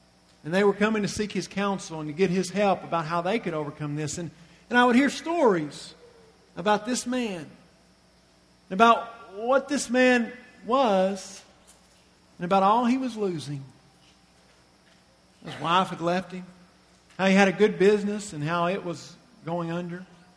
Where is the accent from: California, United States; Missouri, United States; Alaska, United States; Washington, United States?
Missouri, United States; also born or lived in Tennessee; I have lived in, grew up in Missouri, lived in Tennessee a while, and I like both those states.